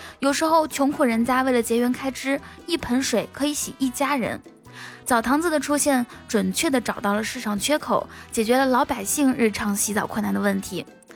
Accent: Inner Mongolia, China; 你是哪里人？我会回答说内蒙古

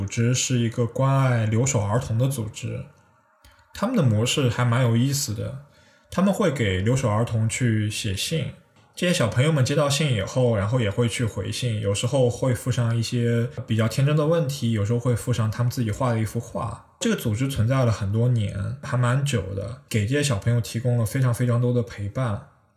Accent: Xinjiang, China; 但是我家乡一些地方可能南疆相当于来说是比较贫困的

